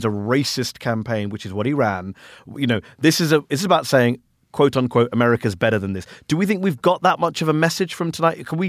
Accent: United Kingdom; And one of the problems, as a Brit watching these elections of yours, as an outsider

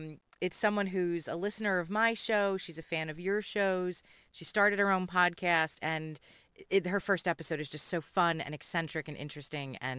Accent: Philadelphia, Pennsylvania, United States; accent: Philly; I'm going to blame it on my Philly accent.

